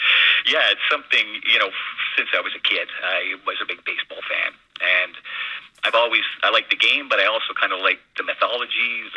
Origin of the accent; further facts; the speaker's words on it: Canada; You know, I'm a Canadian